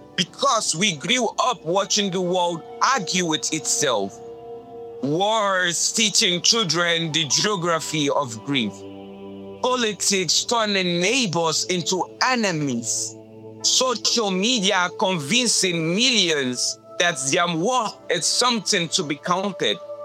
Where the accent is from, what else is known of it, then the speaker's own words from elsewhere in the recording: Nigeria; I come from Nigeria, a country in which the world often meets through headlines.